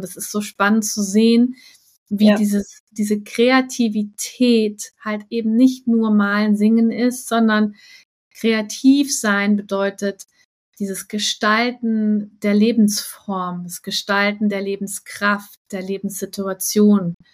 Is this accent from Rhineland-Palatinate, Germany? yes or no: no; Hamburg, Germany; Allerliebsten Grüße zu dir in meine alte Heimat nach Hamburg.